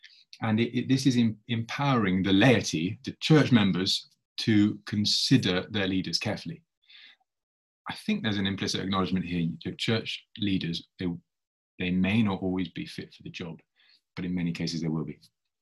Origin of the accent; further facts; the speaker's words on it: Witney, South East England, United Kingdom; I grew up in Whitney in West Oxfordshire, which is not too far from you guys, is it?